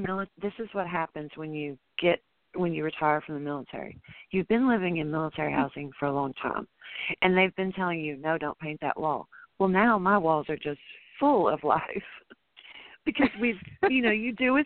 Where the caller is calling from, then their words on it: San Angelo, Texas, United States; I'm calling from San Angelo, Texas. So we're both in Texas.